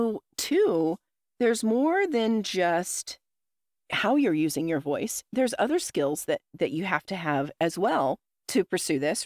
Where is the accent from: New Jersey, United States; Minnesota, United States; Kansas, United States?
Kansas, United States; Dodge City; also born or lived in Ohio; So I came from the Midwest. I was born in Ohio. I grew up in Dodge City, Kansas. And then my family was Southern.